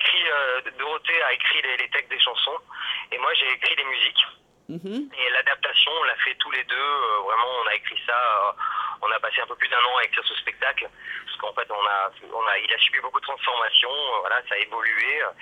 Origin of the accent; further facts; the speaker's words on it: Auvergne-Rhône-Alpes, France; et moi je suis plutôt un Savoyard, je suis un Français vraiment, mm-hmm. Pas un bon accent, j'ai un très mauvais accent